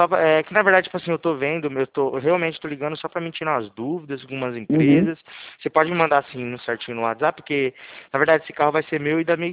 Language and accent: Portuguese; Presidente Prudente, São Paulo, Brazil; Eu sou de Prudente.